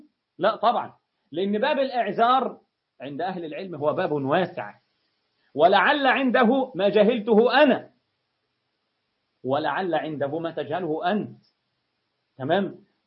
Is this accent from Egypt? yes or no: yes; Egypt; اللي بدرهم إيده خضرة زي ما بيقول عندنا في مصر